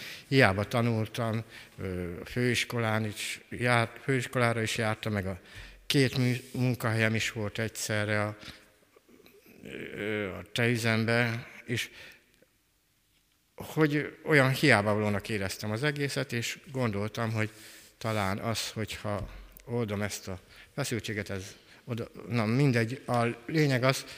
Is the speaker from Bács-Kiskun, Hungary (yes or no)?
yes; Kecskemét, Bács-Kiskun, Hungary; born there; 1956-ban születtem Kecskeméten, átlagos életem volt